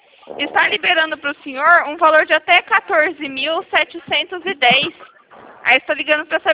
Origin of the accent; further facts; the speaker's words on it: Mogi Guaçu, São Paulo, Brazil; Eu sou de Mogi Guaçu